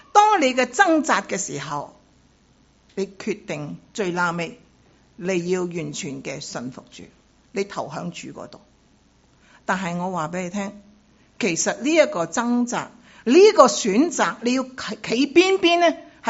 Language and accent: Chinese; Hong Kong; 我们香港人很明白什么叫天台啊